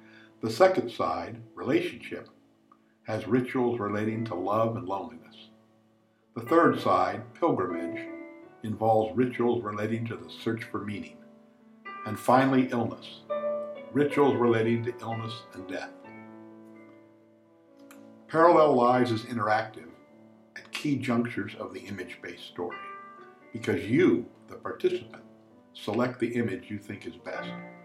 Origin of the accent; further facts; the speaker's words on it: Sacramento, California, United States; I'm an artist from Sacramento, California